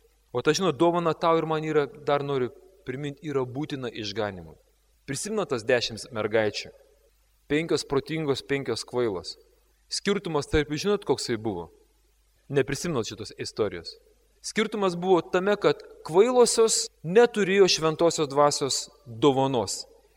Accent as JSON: {"language": "Lithuanian", "town": "Šiauliai", "region": "Šiauliai County", "country": "Lithuania", "said": "bet už jų drąsą man yra garbė sakyti, kad aš esu šiaulietis."}